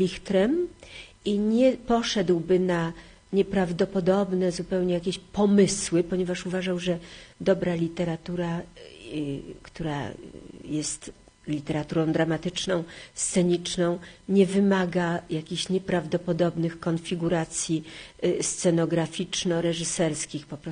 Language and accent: Polish; Warsaw, Masovian Voivodeship, Poland; ja jestem warszawianką